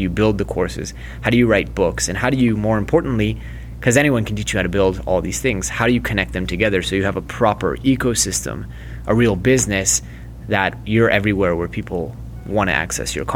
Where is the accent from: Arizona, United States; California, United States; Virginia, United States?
California, United States; moved away as an adult; now in Israel; Well, so first, I'm originally from California. I'm a Silicon Valley entrepreneur who became disenchanted and moved to Israel about 5 years ago.